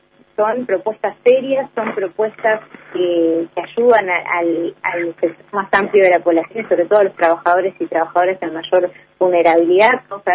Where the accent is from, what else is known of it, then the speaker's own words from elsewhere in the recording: Uruguay; tenemos la capacidad como uruguayos y uruguayas, como población, de poder estar en la calle